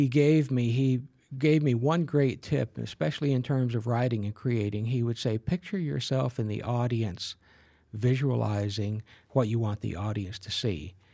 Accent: Southern US, United States; Most of those things came from my knowledge of growing up in the South in the Appalachian Mountains.

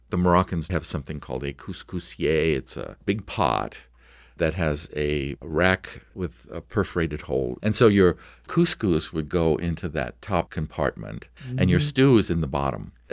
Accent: San Francisco, California, United States; I grew up in San Francisco.

